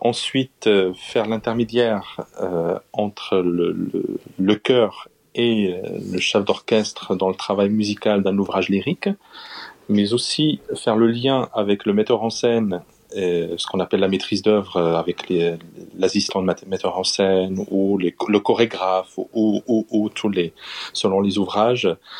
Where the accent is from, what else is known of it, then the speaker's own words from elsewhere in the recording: Morocco; born there; Je suis né au Maroc.